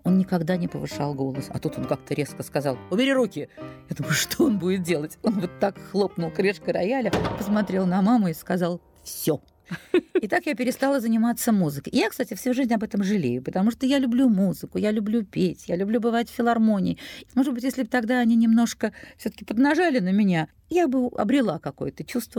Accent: Saint Petersburg, Russia; born there; Родилась в Ленинграде

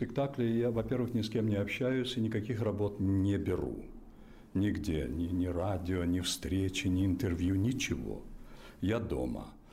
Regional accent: Ukraine; first language Ukrainian; Russian is a second language; я по национальности украинец, мой родной язык украинский, и я закончил Киевский театральный институт на украинском языке.

